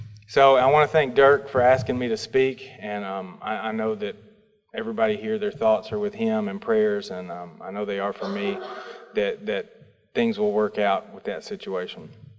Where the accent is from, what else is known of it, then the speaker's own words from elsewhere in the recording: Florence, Alabama, United States; And I am from Florence, Alabama.